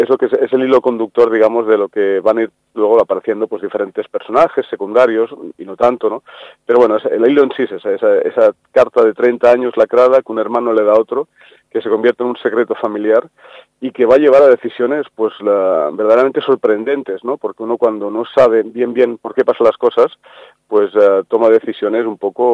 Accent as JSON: {"language": "Spanish", "region": "Catalonia", "country": "Spain", "said": "aunque yo soy catalán, mis raíces están en el sur, ¿no?"}